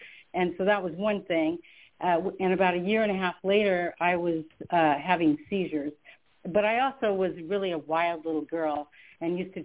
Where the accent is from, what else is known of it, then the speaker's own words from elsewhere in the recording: Sacramento, California, United States; I grew up in Sacramento, California. I'm the ninth of 12 children.